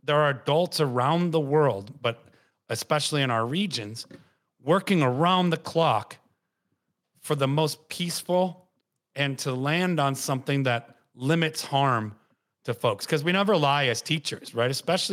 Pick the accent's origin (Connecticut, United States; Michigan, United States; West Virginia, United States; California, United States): Michigan, United States; Detroit; at least as a kid growing up in Detroit, I had recent memory of oral history